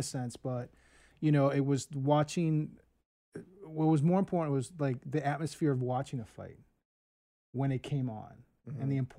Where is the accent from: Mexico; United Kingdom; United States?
United States; Philadelphia, Pennsylvania; because of my history and a film being made about me growing up in Philly